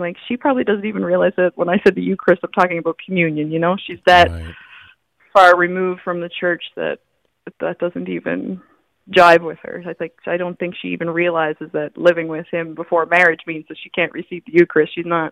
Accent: Newfoundland and Labrador, Canada; I'm from Newfoundland, Canada, actually.

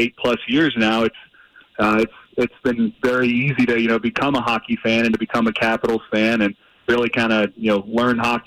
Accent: Indiana, United States; Growing up in Indiana, hockey isn't very big there. I mean, it was all basketball and the Colts in Indiana.

